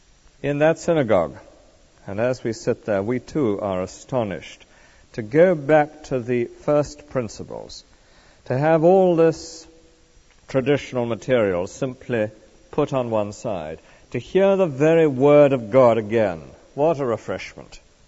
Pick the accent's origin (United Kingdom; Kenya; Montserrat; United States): United Kingdom; Of course, we are British people, aren't we